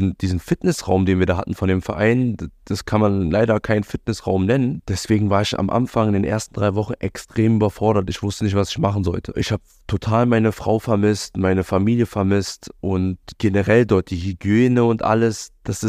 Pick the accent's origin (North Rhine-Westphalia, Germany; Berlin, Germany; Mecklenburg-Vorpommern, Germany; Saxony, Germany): Berlin, Germany; war weg von meiner Heimat Berlin.